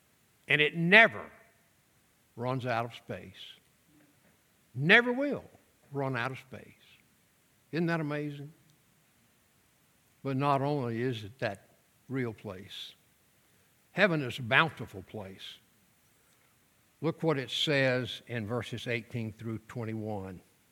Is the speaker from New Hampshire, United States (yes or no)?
no; Osyka, Mississippi, United States; We're from Osaka, Mississippi, south of Macomb, Pike County.